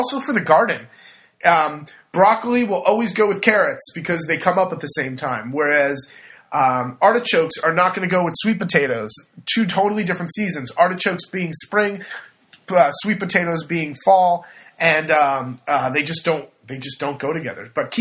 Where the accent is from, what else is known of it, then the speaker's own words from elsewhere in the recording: California, United States; I'm from California. You don't prepare for winter.